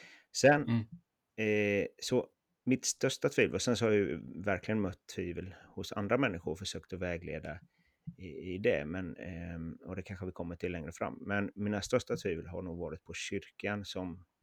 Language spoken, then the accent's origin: Swedish; Värnamo, Jönköping County, Sweden; Jag var hemma i Värnamo, där jag kommer ifrån.